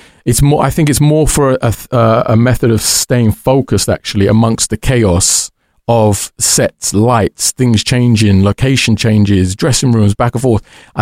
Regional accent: Dudley, West Midlands, United Kingdom; now in London, United Kingdom; I'm from Dudley.

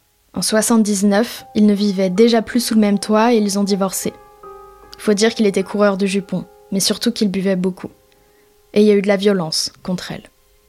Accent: L'Haÿ-les-Roses, Île-de-France, France; also born or lived in Niort; Je suis née à Niort, où mes parents étaient partis pour le travail, avant de revenir en région parisienne, à L'Haÿ-les-Roses.

